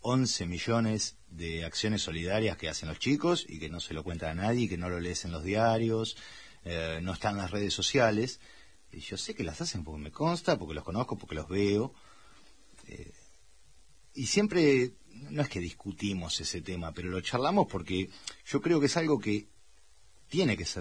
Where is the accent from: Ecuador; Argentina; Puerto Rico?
Argentina; Buenos Aires Province; hablaba de mi infancia en el Parque Saavedra, con Estudiantes del Parque Saavedra.